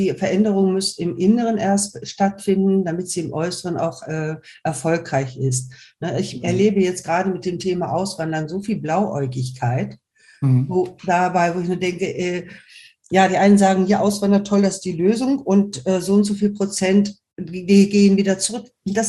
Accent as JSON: {"language": "German", "country": "Germany", "said": "Also ich weiß zumindest, ich könnte auf Kap Verden auf Dauer nicht leben. Ich bin Deutsche."}